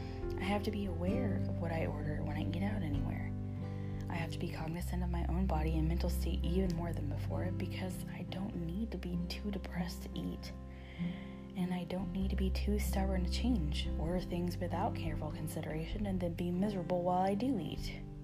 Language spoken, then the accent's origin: English; Texas, United States; Growing up in Texas, I was pretty much raised on chips and salsa